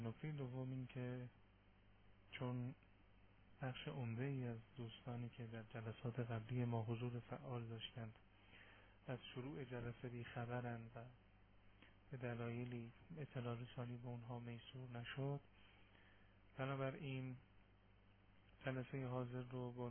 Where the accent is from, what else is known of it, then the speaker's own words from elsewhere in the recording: Iran; دوم اینکه ما ایرانی هستیم